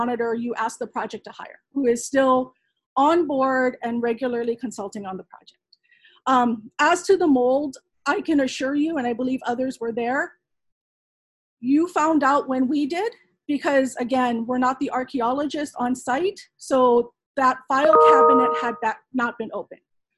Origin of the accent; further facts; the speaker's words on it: Hawaii, United States; And personally, as a Hawaiian, I don't believe somebody should have to be formally recognized as a descendant to be consulted or engage on a project.